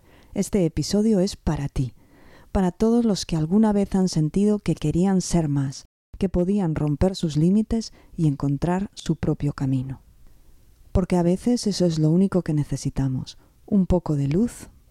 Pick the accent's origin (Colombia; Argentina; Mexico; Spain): Spain; Gijón, Asturias; Recuerdo que tenía 14 años y que en mi ciudad natal, Gijón, había una librería